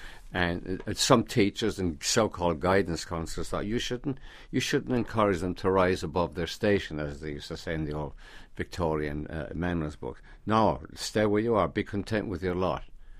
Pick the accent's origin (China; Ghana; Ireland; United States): Ireland; And then, no, I'm Irish.